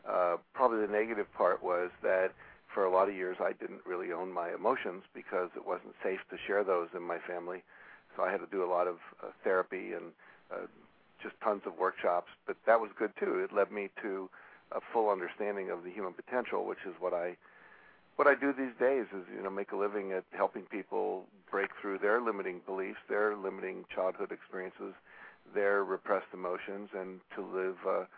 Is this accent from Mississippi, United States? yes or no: no; West Virginia, United States; You know, I grew up in West Virginia, which at that time was before we had Alaska and Hawaii.